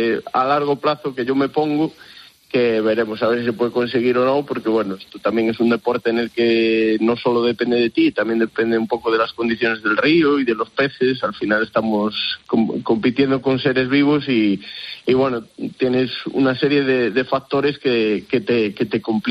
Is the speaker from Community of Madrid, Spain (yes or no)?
no; Galicia, Spain; yo soy mucho de mi tierra, me tira mucho Galicia. Y me tira mucho los míos.